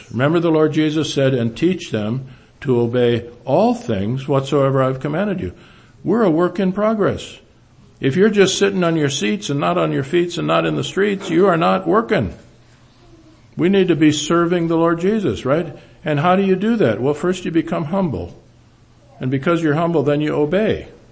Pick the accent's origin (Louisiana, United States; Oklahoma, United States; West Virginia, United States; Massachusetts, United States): Louisiana, United States; And so you say to people, where are you from? I say, I'm from Louisiana.